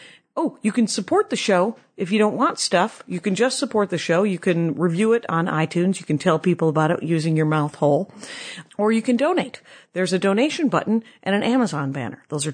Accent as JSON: {"language": "English", "region": "Midwest", "country": "United States", "said": "I'm from the Midwest, so we went to like Six Flags."}